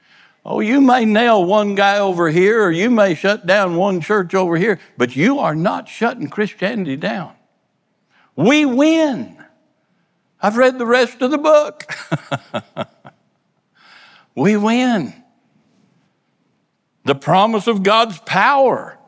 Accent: Kansas, United States; I'm from Kansas. I like them both.

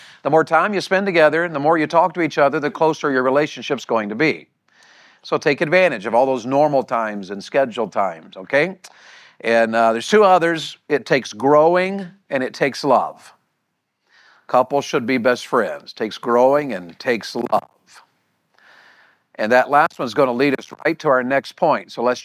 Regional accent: Wartburg, Tennessee, United States; When I was a kid in Wartburg, Tennessee, where I grew up over in East Tennessee in the mountains

